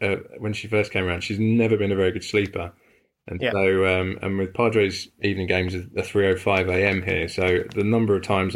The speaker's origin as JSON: {"language": "English", "region": "England", "country": "United Kingdom", "said": "I say nil rather than zero because I'm English."}